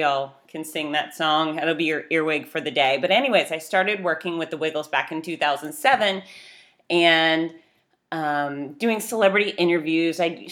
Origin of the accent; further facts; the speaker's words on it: Fort Lauderdale, Florida, United States; born there; I am not from Australia. I am born in Fort Lauderdale, Florida, pure American, and I don't even speak Australian